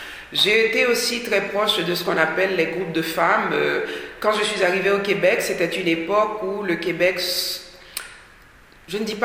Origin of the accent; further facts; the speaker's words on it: Haiti; moved away; cette enfance en Haïti, parce que j'ai grandi en Haïti, quand je suis partie, je suis restée 20 ans sans retourner en Haïti.